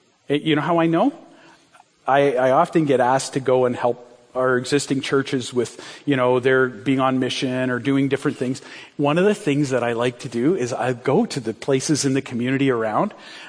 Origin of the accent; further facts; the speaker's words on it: Brantford, Ontario, Canada; We grew up in Brantford